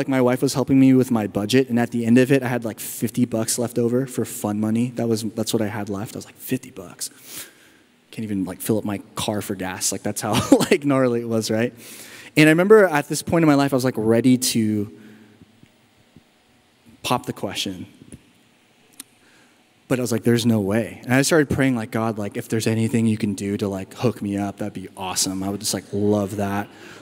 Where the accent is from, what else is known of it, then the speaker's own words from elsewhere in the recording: California, United States; My family and I, we moved back to San Diego. I'm originally from Inland North County.